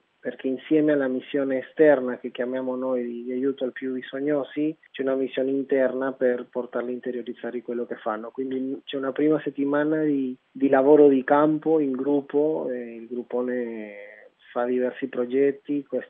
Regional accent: Peru; io sono peruviano

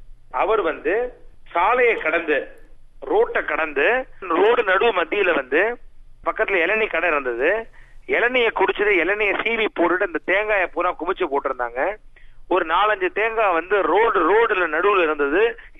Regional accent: Madurai, Tamil Nadu, India; நான் மதுரையை சேர்ந்தவன். எனக்கு இப்ப வயசு 30 ஆகுது.

